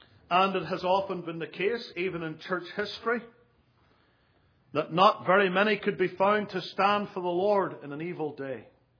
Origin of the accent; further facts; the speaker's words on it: Northern Ireland, United Kingdom; moved away as an adult; now in United States; I come from Northern Ireland, and it's pretty hard to hide it. Even after 11 years almost in America, I still talk like this.